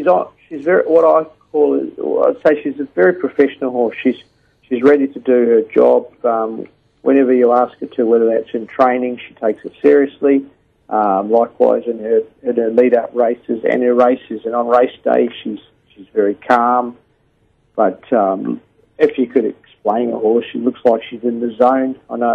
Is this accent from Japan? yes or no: no; New Zealand; now in Australia; No, it's a great rivalry between Australia and New Zealand. I've been here 17 years now, so sometimes I put the Wallaby caps on as well.